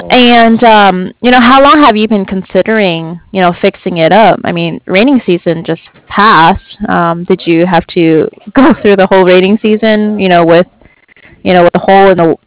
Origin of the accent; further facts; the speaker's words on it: California, United States; now in San Diego, United States; Yeah, I'm actually from the Bay Area too.